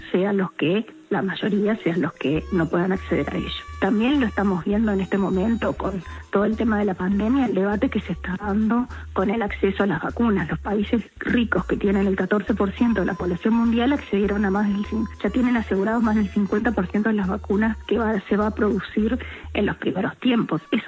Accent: Uruguay; como uruguayos seguimos debatiendo, como uruguayos seguimos discutiendo. Como uruguayos en este momento estamos frente a una sequía

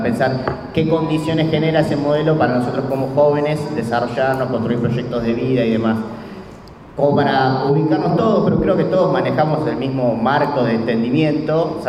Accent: Argentina; Vengo de Argentina

